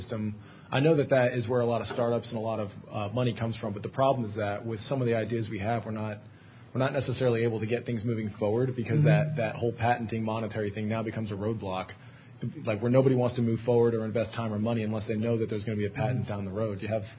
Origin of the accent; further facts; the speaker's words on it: Atlanta, Georgia, United States; Hey, I'm from Freeside, Atlanta